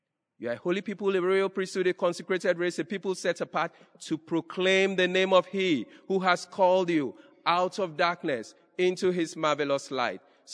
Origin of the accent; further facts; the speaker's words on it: Nigeria; I come from Nigeria. I'm a Dominican working in the province of Nigeria and Ghana.